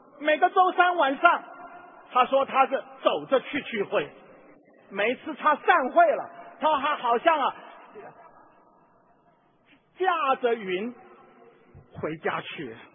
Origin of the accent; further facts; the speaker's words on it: California, United States; 我是从加利福尼亚州来的，我们那边有一个特产就是和人